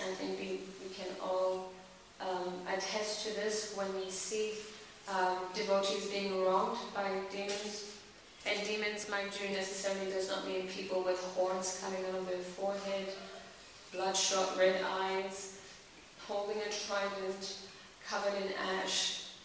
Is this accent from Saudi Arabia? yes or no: no; Botswana; I'm from Botswana, okay.